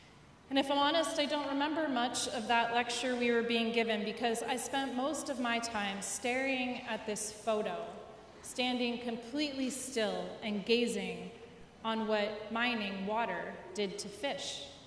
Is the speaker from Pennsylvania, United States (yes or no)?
yes; Butler, Pennsylvania, United States; This class is in Butler, Pennsylvania, which is the area where I grew up. But I'm not Appalachian.